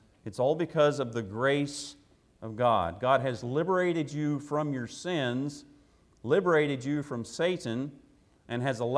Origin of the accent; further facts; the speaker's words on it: United States; And I'm glad that I was born in America, that I am an American.